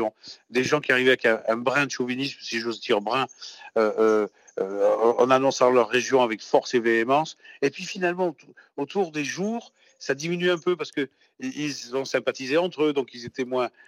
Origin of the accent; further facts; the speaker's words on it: Centre-Val de Loire, France; born there; Et de là où je suis né, dans le Cher, dans le Berry, c'est le pâté de pommes de terre